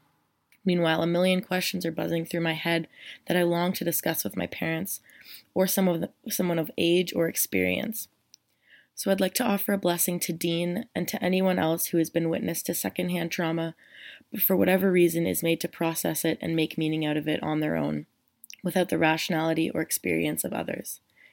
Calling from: Ontario, Canada; I'm from Ontario

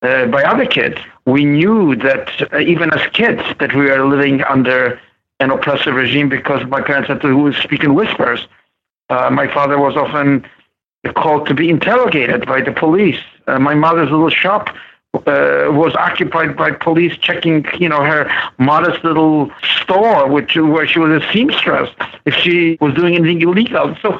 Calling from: New York City, New York, United States; I am speaking from New York City, my city.

